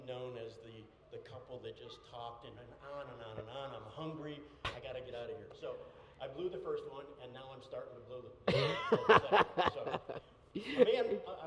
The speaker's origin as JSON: {"language": "English", "region": "Georgia", "country": "United States", "said": "So we're originally from Trina's from Texas, I'm from Georgia in the U.S."}